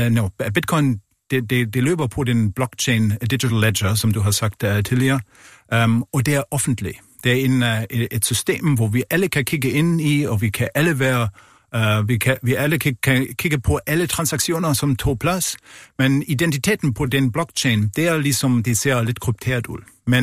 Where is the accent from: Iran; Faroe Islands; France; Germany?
Germany; Danish is a second language; Ja, jeg er tysker, ja.